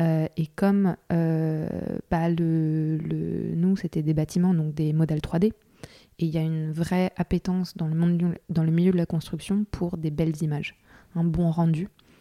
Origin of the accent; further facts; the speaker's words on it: France; comme je suis française